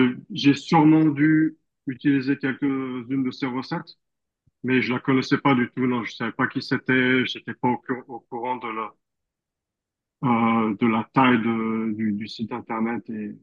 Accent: Lyon, Auvergne-Rhône-Alpes, France; now in Australia; Alors moi, je suis originaire de Lyon à la base.

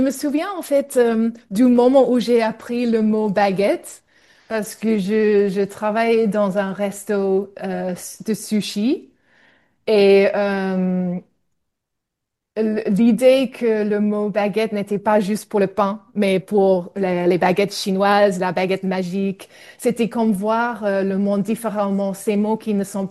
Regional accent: Australia; French is a second language; Mais en fait, j'ai grandi monolingue en Australie et j'ai appris le français à l'école jusqu'au lycée, mais pas très bien.

